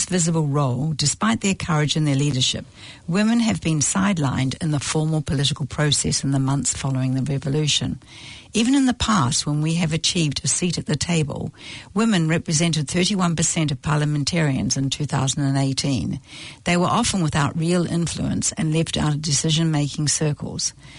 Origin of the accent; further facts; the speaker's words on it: Khartoum, Sudan; I'm 22 years old and I grew up in Khartoum.